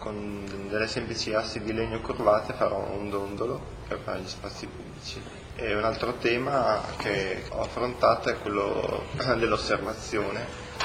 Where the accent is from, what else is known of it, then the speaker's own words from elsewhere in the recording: Udine, Friuli-Venezia Giulia, Italy; born there; sono nato a Udine